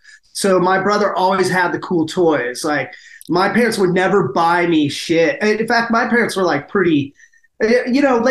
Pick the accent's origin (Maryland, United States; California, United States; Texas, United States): California, United States; San Mateo; I was born and raised in San Mateo.